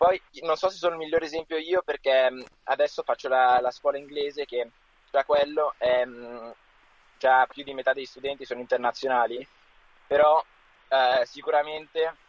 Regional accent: Argentina; also born or lived in England; now in Italy; io sono argentino, no? Quindi anche adesso, gli ultimi 2 anni in Italia, per me sono simili a un'esperienza all'estero. Però ho fatto anche un anno in Inghilterra

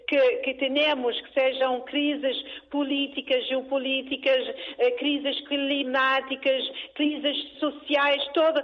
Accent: France; Portuguese is a second language; also born or lived in Cape Verde; o meu português não é perfeito, porque eu nasci na Cabo Verde, cresci na França, trabalhei com empresas americanas e asiáticas, e então não teve a oportunidade de falar português sempre.

